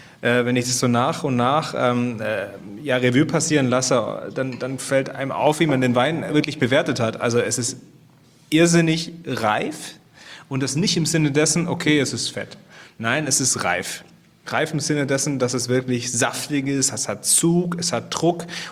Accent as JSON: {"language": "German", "region": "Baden-Württemberg", "country": "Germany", "tie": "born or raised there", "said": "Ich bin in Württemberg vorzugsweise unterwegs und groß geworden"}